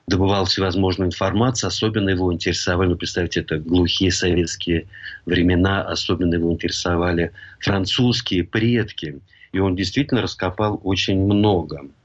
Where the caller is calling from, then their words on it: Italy; Ну, я из Италии вещаю